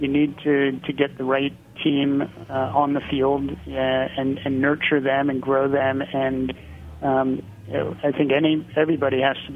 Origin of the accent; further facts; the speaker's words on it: Pennsylvania, United States; We're certainly looking, and I'm from Pennsylvania, so it would be like coming back home.